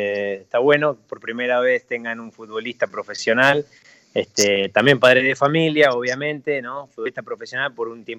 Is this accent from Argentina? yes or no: yes; Lanús, Buenos Aires Province, Argentina; moved away as an adult; now in Portland, United States; casi 9 años en Lanús. Tuve un paso por Europa, por Portugal, por España y después me vine para Estados Unidos después de otro paso por Lanús y hace 7 años que vivo acá en Portland, en Oregon.